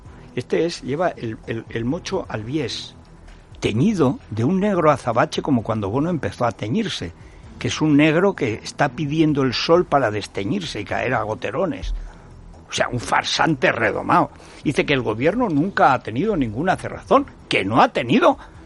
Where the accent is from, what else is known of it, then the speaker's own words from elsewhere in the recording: Castilla-La Mancha, Spain; que en la parte del señorío de Molina que da mi pueblo, que hay muchísimas zonas con pueblos que tienen 4 habitantes, 20, 30, y además con kilómetros de por medio.